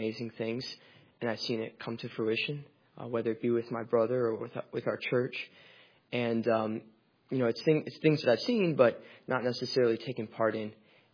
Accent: Leesburg, Virginia, United States; I'm a sophomore from Leesburg, Virginia.

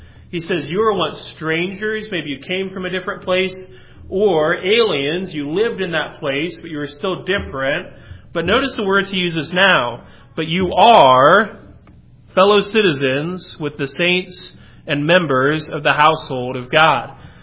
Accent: Midwest, United States; They were just different than how we grew up here in the Midwest.

